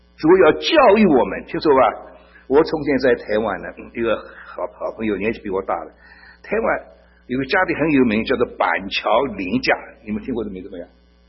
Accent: China; 我们中国人讲话累死了愁死了

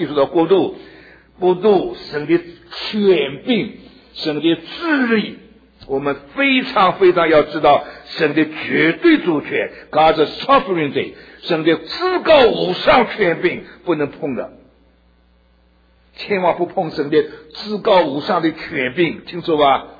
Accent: China; 我是中国人的哈

